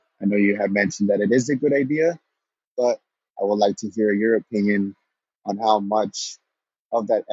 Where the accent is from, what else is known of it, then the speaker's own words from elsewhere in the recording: California, United States; I am from California.